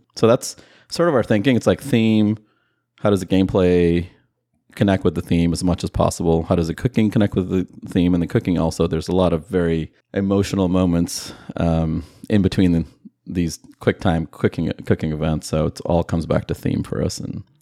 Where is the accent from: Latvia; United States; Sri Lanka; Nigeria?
Sri Lanka; I'm from Sri Lanka